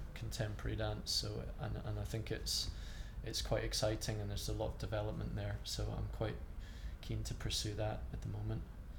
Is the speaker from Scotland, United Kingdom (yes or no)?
yes; Scotland, United Kingdom; I'm 29 years old, almost 30, and I'm from Edinburgh. I grew up in the Highlands and based myself in Edinburgh and work between Edinburgh and London.